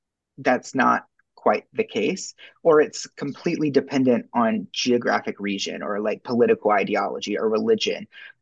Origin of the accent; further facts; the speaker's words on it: South Carolina, United States; This is in South Carolina. It was my hometown.